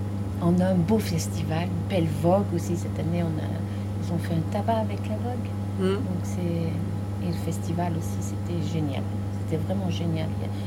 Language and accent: French; Auvergne-Rhône-Alpes, France; Moi qui viens de l'extérieur, je venais à côté de Valence, c'est sûr que ça n'a rien à voir.